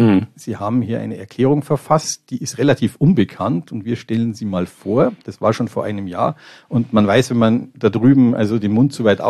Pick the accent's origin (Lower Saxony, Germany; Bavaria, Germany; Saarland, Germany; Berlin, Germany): Bavaria, Germany; Munich; Ich komme ja aus München und nicht aus dem Rheinland oder aus sonstiger Karnevalshochburg.